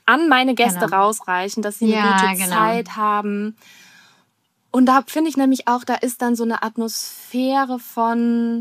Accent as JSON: {"language": "German", "town": "Cologne", "region": "North Rhine-Westphalia", "country": "Germany", "said": "Also ich komme aus Köln, wir haben genug kölsche Kneipen"}